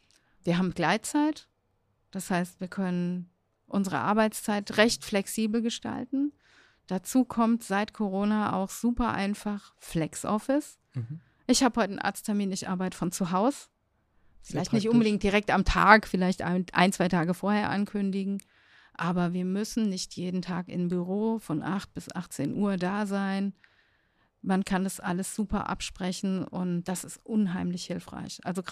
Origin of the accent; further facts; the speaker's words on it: Dieburg, Hesse, Germany; Ich komme aus Dieburg